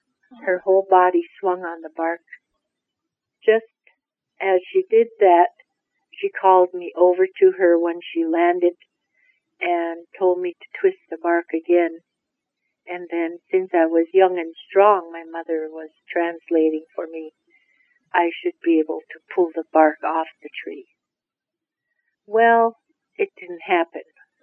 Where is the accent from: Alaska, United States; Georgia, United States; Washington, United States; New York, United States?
Alaska, United States; Kake; I am of the Raven people, of the freshwater marked salmon. I am a child of the killer whale, and I'm from Cake, Alaska.